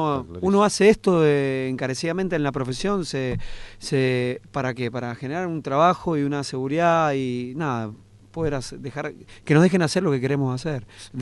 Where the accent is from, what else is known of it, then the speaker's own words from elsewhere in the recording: Mendoza, Argentina; Yo soy mendocino.